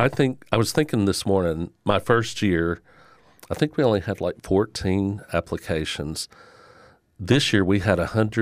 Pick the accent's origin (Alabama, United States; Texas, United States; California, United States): Alabama, United States; You know, she's from Minnesota, I'm from Alabama.